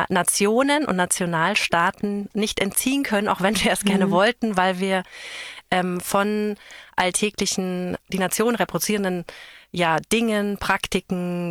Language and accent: German; Germany; aber ich bin einfach in Deutschland aufgewachsen